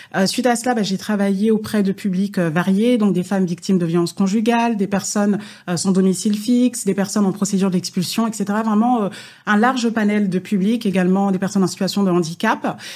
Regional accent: Île-de-France, France; Alors moi, je suis née en 90, hein, puisque 34 ans, ouais. Voilà. Et j'ai vécu en région parisienne uniquement. J'ai grandi en région parisienne.

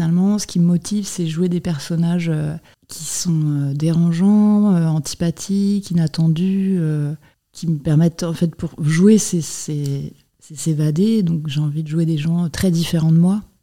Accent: Rennes, Brittany, France; Moi, je viens de Rennes, donc pour avoir une adresse de quelqu'un à qui envoyer un CV, déjà, c'est compliqué.

